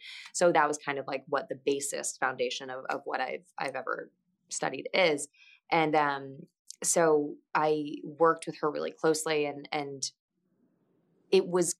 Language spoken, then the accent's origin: English; Midwest, United States; I'm from the Midwest, so it was very like kind of Carson's and like Target-y and all of that.